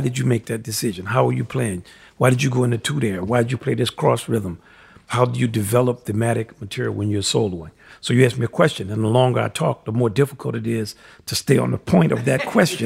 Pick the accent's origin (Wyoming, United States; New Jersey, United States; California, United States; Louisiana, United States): Louisiana, United States; New Orleans; And we're from New Orleans, so we have our new … the music that comes from our culture.